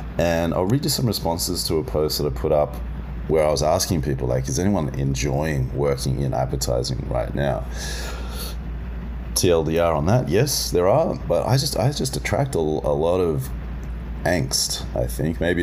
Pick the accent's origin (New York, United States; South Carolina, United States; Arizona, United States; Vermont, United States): New York, United States; Today I'm in Hell's Kitchen. I'm back in my hometown.